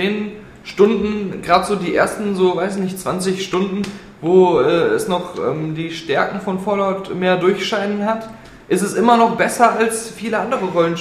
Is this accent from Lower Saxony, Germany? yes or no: no; Hürth, North Rhine-Westphalia, Germany; weil viele Folgen in meiner Heimat in Hürth gedreht werden